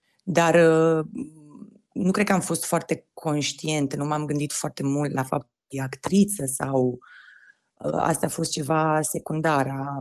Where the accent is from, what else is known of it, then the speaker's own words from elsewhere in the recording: Sighișoara, Mureș County, Romania; pentru că eu sunt din Sighișoara, acolo se resimțea altfel